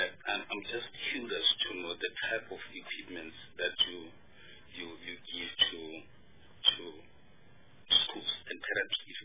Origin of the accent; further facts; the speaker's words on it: North West, South Africa; For instance, I'm from the Northwest. In certain parts of my province